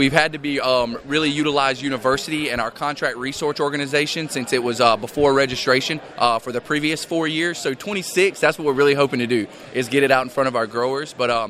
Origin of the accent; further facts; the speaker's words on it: the South, United States; And then you might can tell from my voice, I'm from the South.